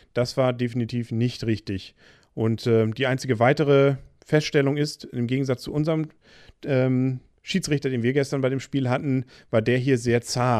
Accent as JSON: {"language": "German", "town": "Kiel", "region": "Schleswig-Holstein", "country": "Germany", "said": "Wir als Kieler, da war praktisch ein Kieler."}